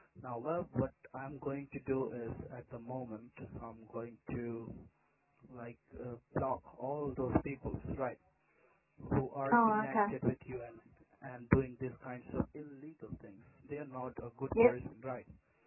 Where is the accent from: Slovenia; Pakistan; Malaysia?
Pakistan; now in Sydney, Australia; But to be very honest, I'm from Pakistan.